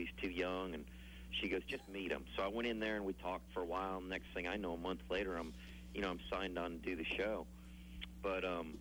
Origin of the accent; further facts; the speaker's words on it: Chicago, Illinois, United States; Well, I grew up in Chicago, so, I always had the Bears, the Blackhawks, and the Cubs, and we moved down to Georgia